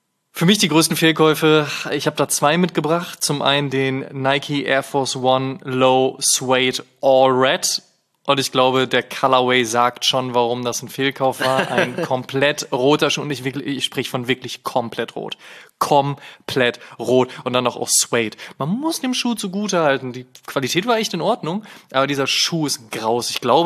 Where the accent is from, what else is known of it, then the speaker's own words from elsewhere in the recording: Münster, North Rhine-Westphalia, Germany; nach Münster gefahren, in meine alte Heimat